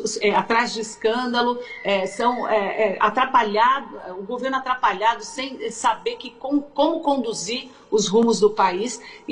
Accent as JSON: {"language": "Portuguese", "region": "São Paulo", "country": "Brazil", "said": "É lógico que eu sou aqui do estado de São Paulo"}